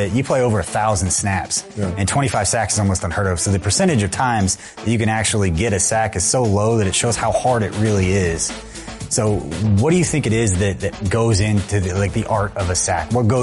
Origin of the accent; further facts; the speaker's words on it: Kansas City, Missouri, United States; I grew up in Kansas City, and I know how revered the Derek Thomas single-season sack record was.